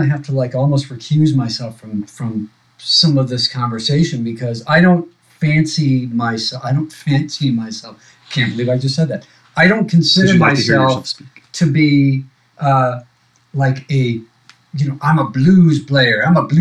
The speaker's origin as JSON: {"language": "English", "town": "San Diego", "region": "California", "country": "United States", "said": "You know, I'm a guy from, I'm from San Diego, California."}